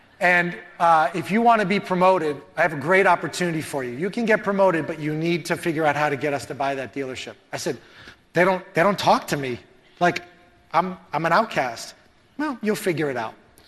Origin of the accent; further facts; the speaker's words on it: Miami, Florida, United States; the only guy that ever went to Marquette from Miami